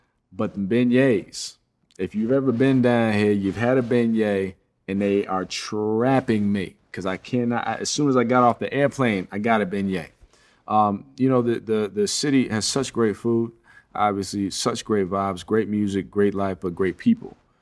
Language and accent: English; the South, United States; I'm from the South originally, so there's a sort of a kinship there.